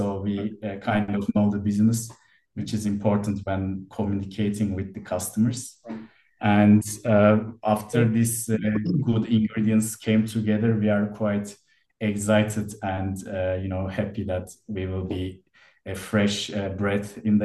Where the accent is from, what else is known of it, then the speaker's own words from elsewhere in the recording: Turkey; I'm originally from Turkish, born and raised in Turkey, and I graduated from maritime faculty in a university in Izmir, Dokuz Eylül University, and started my career in Istanbul